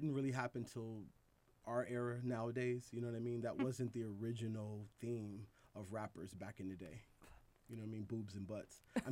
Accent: Los Angeles, California, United States; My mother's from Philadelphia, so I was obviously born and raised in Los Angeles.

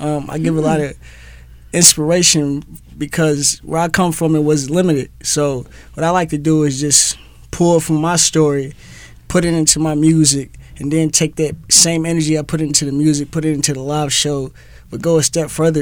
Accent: Indianapolis, Indiana, United States; I'm from Indianapolis, Indiana. Wow. Naptown. It's in the Midwest, though. It's a small little place.

